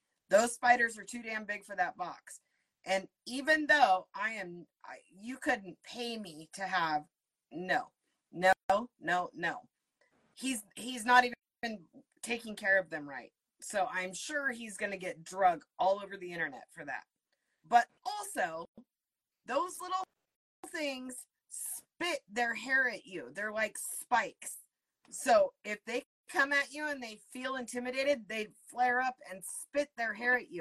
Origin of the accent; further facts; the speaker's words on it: Oregon, United States; I grew up in Oregon and we ate crawfish.